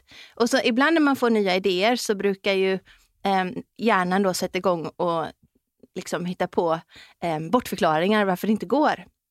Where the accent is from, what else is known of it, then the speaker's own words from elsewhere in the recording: West Coast, Sweden; Och så är jag uppväxt på västkusten.